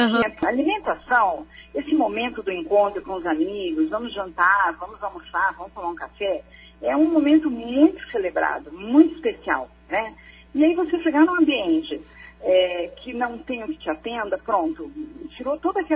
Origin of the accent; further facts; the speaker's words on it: Curitiba, Paraná, Brazil; eu sou de Curitiba, mas estou sempre aí.